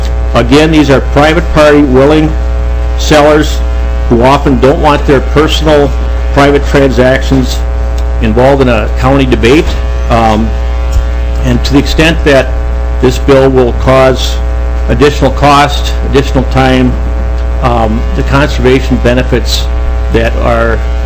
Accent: Bloomington, Minnesota, United States; I'm from Bloomington, Minnesota, and I have a huge sweet tooth, so it's fun to see that.

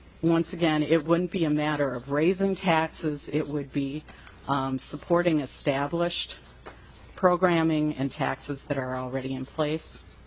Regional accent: Austin, Minnesota, United States; I'm from Austin, Minnesota.

